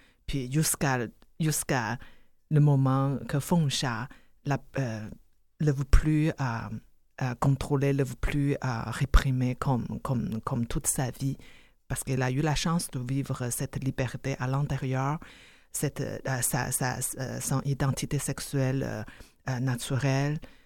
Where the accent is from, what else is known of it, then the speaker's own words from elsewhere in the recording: China; French is a second language; moi-même, je suis une Chinoise, d'origine chinoise